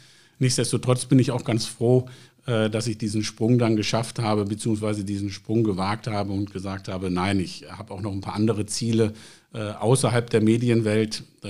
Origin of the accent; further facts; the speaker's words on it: Meerbusch, North Rhine-Westphalia, Germany; born there; also born or lived in Vienna; Ich bin ja gebürtig in Meerbusch, das heißt hier auf der anderen Rheinseite. Ich bin nach meinem Abitur bin ich nach Wien gegangen, habe dort auf der Universität für Musik und Darstellende Kunst studiert.